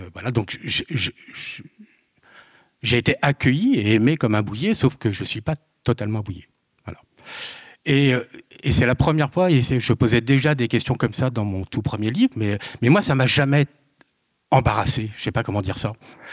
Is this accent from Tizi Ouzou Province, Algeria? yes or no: yes; Tizi Ouzou, Tizi Ouzou Province, Algeria; born there; Je suis né en 1960 à Tizi Ouzou.